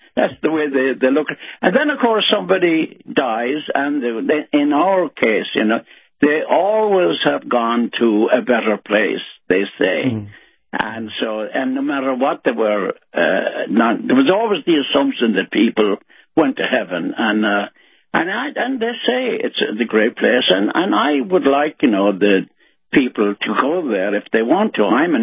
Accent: New York City, New York, United States; born there; And I, when I was born in Brooklyn, as you said

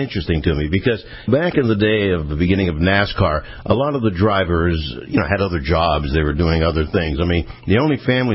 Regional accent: Pennsylvania, United States; I'm from Pennsylvania. I know that, you know, we used to drag race on the street

